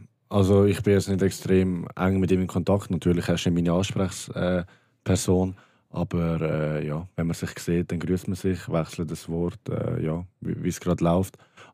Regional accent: Basel, Basel-Stadt, Switzerland; Es ist eigentlich wirklich schön, jetzt nicht nur für mich als Basler, aber doch auch für mich als Basler.

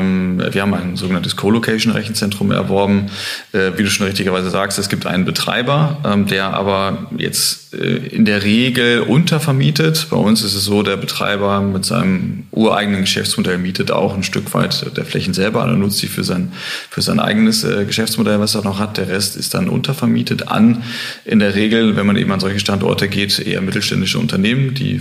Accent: Germany; Münster, Osnabrück ein, da komme ich ungefähr her aus der Ecke

